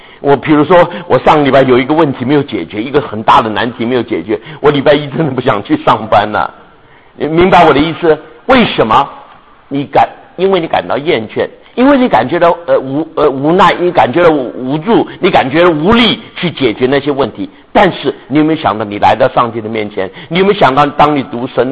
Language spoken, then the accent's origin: Chinese; China; 我们中国人教导我们的也是一样，谦受益怎么样，满招损。